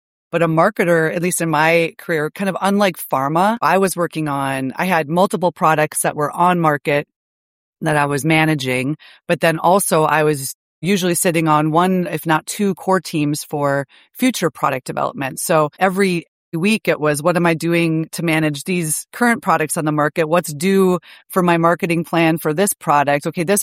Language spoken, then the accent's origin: English; Fargo, North Dakota, United States; So I grew up in Fargo, North Dakota, and my dad worked for the USDA, so the Department of Agriculture, in agricultural research and specifically sunflowers.